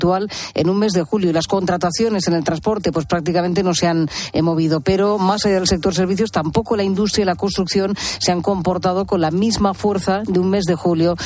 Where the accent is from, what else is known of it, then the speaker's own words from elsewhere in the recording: Jumilla, Region of Murcia, Spain; Sí, un buen vino de mi tierra, un buen Jumilla, aunque bueno, yo soy de todas las denominaciones de origen